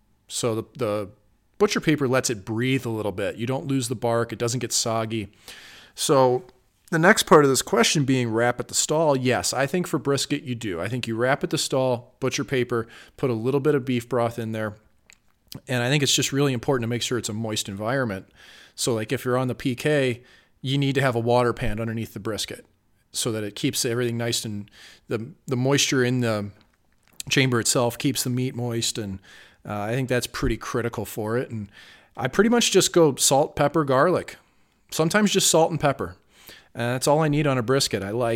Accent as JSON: {"language": "English", "town": "St. Louis", "region": "Missouri", "country": "United States", "tie": "born or raised there", "said": "Dino's good. St. Louis, my hometown."}